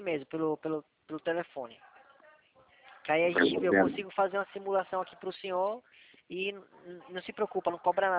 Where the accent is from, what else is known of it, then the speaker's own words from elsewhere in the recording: Atibaia, São Paulo, Brazil; Eu sou aqui de Atibaia, São Paulo.